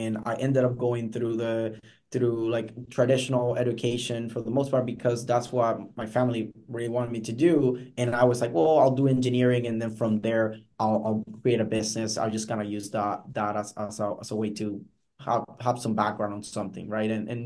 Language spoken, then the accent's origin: English; Puerto Rico; now in United States; I'm originally from Puerto Rico, got recruited with the Air Force, and that's how I got to the States.